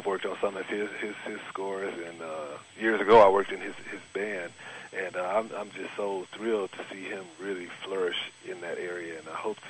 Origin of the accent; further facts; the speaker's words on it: Detroit, Michigan, United States; I'm from Detroit, Michigan, so, you know, I came up, you know, listening to a lot of, you know, different styles of music, Motown and all the great jazz musicians that were there